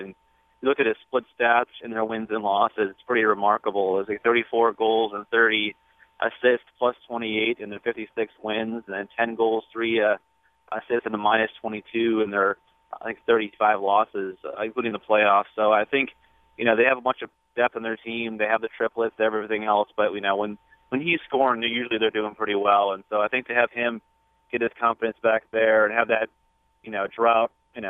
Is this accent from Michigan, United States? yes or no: yes; Michigan, United States; So, yeah, I'm from Michigan, so I'm a fan of snow.